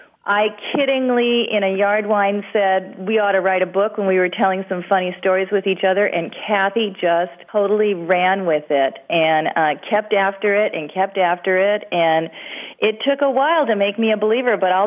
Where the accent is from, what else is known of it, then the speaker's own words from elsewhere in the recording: Wisconsin, United States; we would do that in our neighborhood where I was growing up in Wisconsin.